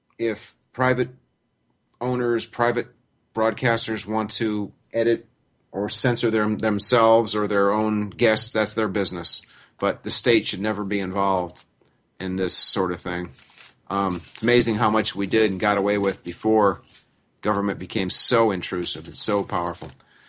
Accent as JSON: {"language": "English", "country": "United States", "said": "I like to say in a cheeky way that I'm an American who actually knows world geography and world history."}